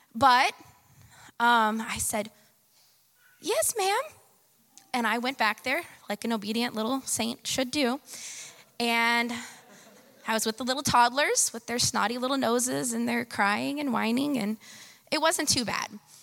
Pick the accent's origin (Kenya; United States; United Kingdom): United States; Fort Myers, Florida; I'm from Fort Myers.